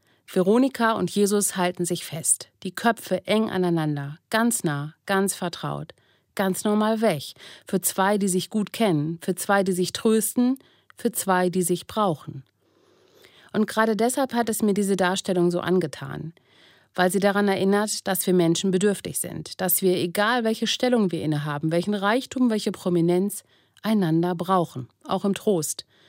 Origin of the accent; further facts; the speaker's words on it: North Rhine-Westphalia, Germany; Diesen Ausspruch kenne ich aus meiner Kindheit am Rande des Ruhrgebiets.